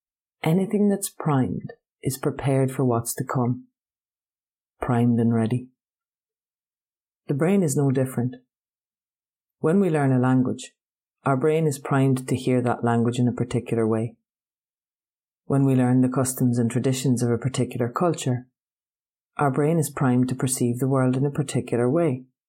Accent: Ireland; Grainne Whale, our pirate queen, or Grace O'Malley, as ye English speakers might know her.

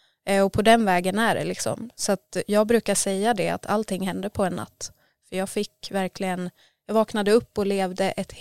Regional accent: Sandviken, Gävleborg County, Sweden; also born or lived in Borlänge; now in Gothenburg, Sweden; Ja, jag är uppväxt i Sandviken. Men jag har bott i Borlänge de senaste åren. Så att jag flyttade till Göteborg i februari i år.

